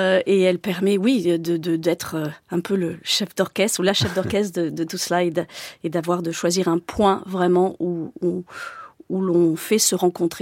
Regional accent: Gabon; born there; also born or lived in Burundi / Central African Republic; je suis née au Gabon. J'ai vécu dans plusieurs pays d'Afrique, le Burundi, la Bangui, la République centrafricaine.

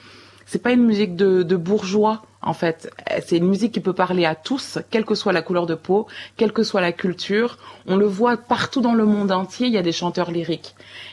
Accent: French Guiana; Quand j'étais petite en Guyane et que je regardais la cérémonie

